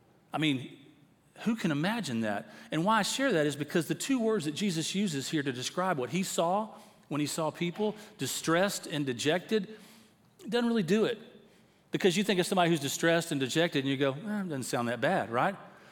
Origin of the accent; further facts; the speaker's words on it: Tyler, Texas, United States; And I grew up in Tyler, Texas, so not far from here.